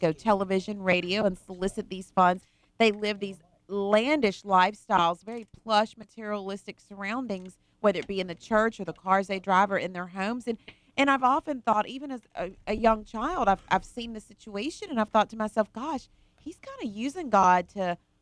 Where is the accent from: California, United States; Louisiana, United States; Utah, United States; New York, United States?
Louisiana, United States; Baton Rouge; Well, you know, I grew up down in Baton Rouge, and so I'm very familiar with build the big building